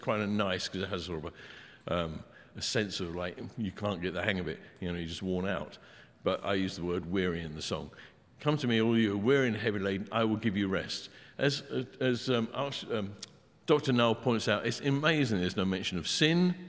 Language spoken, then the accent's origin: English; England, United Kingdom; I'm an Englishman. Got a bad accent.